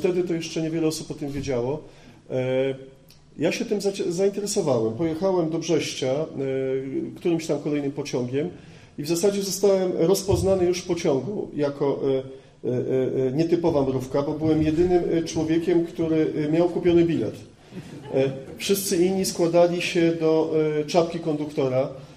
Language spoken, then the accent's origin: Polish; Warsaw, Masovian Voivodeship, Poland; moved away as an adult; now in Biała Podlaska, Poland; wyjechałem z Warszawy, ja pochodzę z wielopokoleniowej rodziny warszawskiej, która jakimś cudem przeżyła powstanie. Wyjechałem na Podlasie po skończeniu studiów za moją żoną, która jest Bialczanką